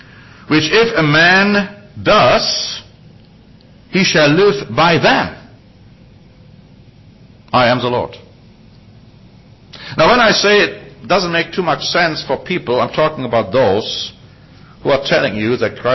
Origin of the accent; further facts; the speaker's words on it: United States; and I'm including myself because I'm an American too.